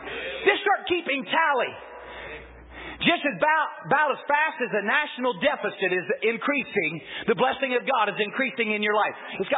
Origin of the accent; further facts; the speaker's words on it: United States; I'm glad I'm American. I'm glad you cut me. I bleed red, white, and blue.